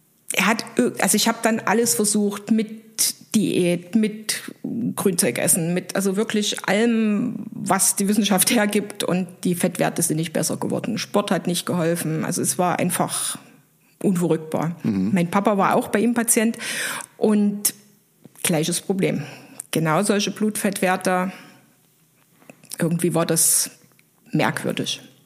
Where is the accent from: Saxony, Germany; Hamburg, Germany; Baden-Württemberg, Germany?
Saxony, Germany; moved away as an adult; now in Munich, Germany; Dann bin ich aus dem Vogtland, wo ich geboren und aufgewachsen bin, nach München gegangen zum Arbeiten